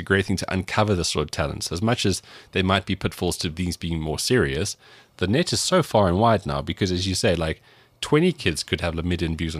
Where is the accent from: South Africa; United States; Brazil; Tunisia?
South Africa; Cape Town, Western Cape; I grew up in Cape Town.